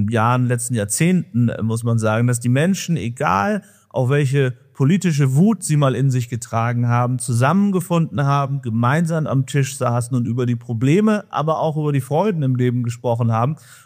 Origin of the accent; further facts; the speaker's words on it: Lower Saxony, Germany; ich komme aus Friesland